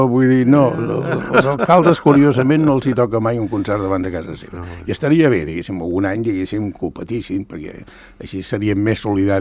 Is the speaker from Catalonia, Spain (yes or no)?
yes; Sant Cugat del Vallès, Catalonia, Spain; jo sóc de Sant Cugat i, per tant, diguéssim, visc on no s'ha viscut sempre.